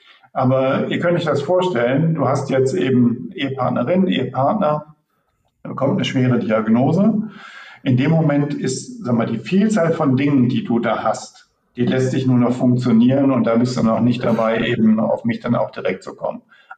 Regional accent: Wuppertal, North Rhine-Westphalia, Germany; ich komme ja aus Wuppertal

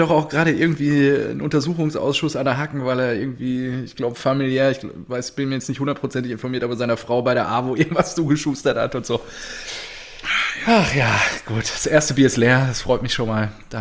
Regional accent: Herdecke, North Rhine-Westphalia, Germany; born there; Ich sag so, ey, bin ich geboren hier, Herdecke.

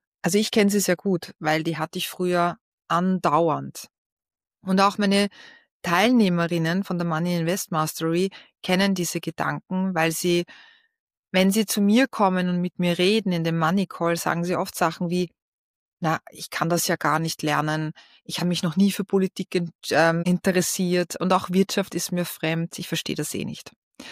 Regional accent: Austria; ich will es jetzt nicht sagen, wie das bei uns in Österreich heißt

